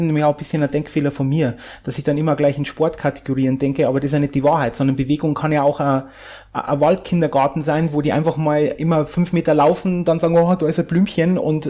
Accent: Bavaria, Germany; wo ich herkomme, aus der Nähe von Landshut

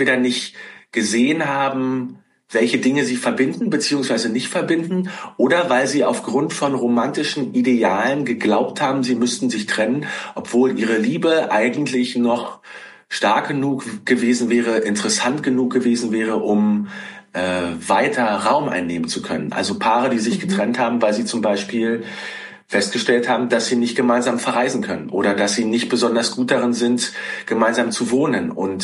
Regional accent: East Germany, Germany; Also ich bin in der DDR aufgewachsen und meine beiden Eltern mussten mit Repressalien des Staats zurechtkommen.

